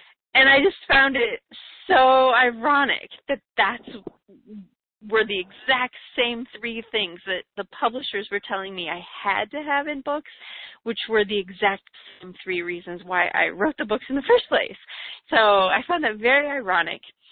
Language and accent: English; Illinois, United States; I lived on the Mississippi River growing up, and so I lived on the Illinoi